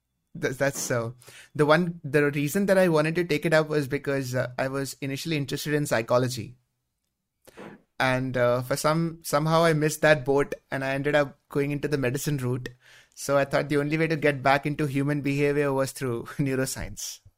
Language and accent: English; Mumbai, Maharashtra, India; I'm from Mumbai.